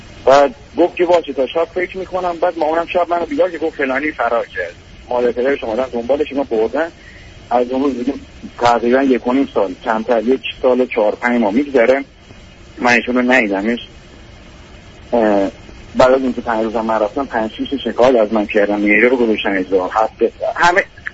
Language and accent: Persian; Iran; moved away as an adult; وقتی که من 18 سالم بود از ایران واسه درمان پزشکی اومدم یکی از این کشورهای آسیایی واسه ادامه تحصیل.